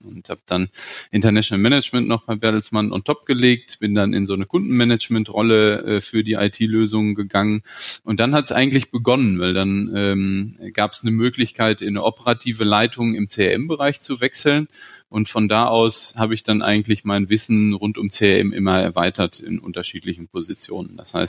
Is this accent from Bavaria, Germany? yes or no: no; Gütersloh, North Rhine-Westphalia, Germany; Ich bin eben auch in Gütersloh aufgewachsen.